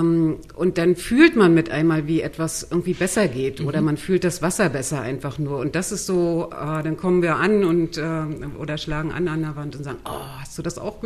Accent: Rostock, Mecklenburg-Vorpommern, Germany; moved away as an adult; now in Berlin, Germany; also ich komme aus Rostock, bin damals bei Empor Rostock geschwommen

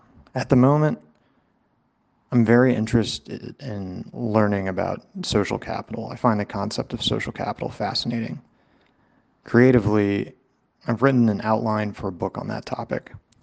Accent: Corpus Christi, Texas, United States; now in London, United Kingdom; I'm from Corpus Christi, Texas. I live in London.

